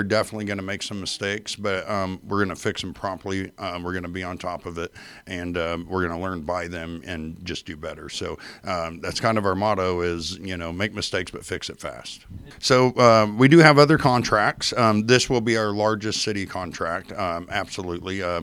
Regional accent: Toledo, Ohio, United States; You know, I grew up here in Toledo, so I'm ready to start cleaning it up.

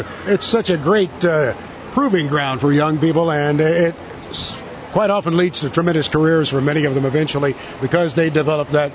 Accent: Indiana, United States; Yeah, I grew up on the farm in Gibson County, Indiana, just across the line from Mount Carmel, Illinois.

